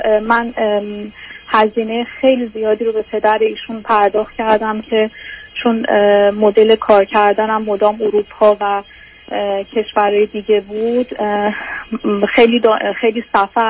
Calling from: Canada; من مزاحمتون شدم، از کانادا هستم.

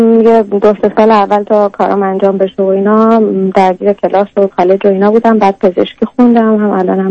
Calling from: Germany; از آلمان هستم

